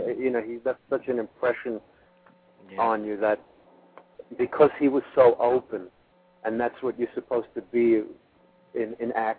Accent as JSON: {"language": "English", "town": "Bronx", "region": "New York", "country": "United States", "said": "John was from Brooklyn, I'm from the Bronx, Mike was from, you know, Jersey City. We all were like Irish Catholic"}